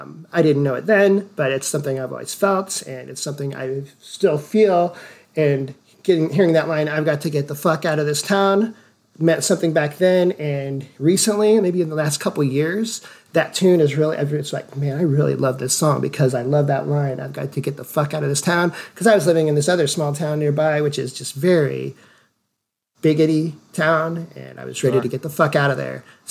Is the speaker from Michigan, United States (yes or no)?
no; Vermont, Illinois, United States; I'm from Vermont, Illinois, Vermont IL, population 801.